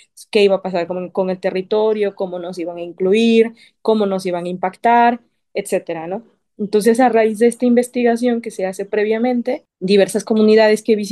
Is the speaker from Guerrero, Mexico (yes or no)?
yes; Guerrero, Mexico; Yo soy de la Costa Chica del estado de Guerrero, rumbo a Oaxaca.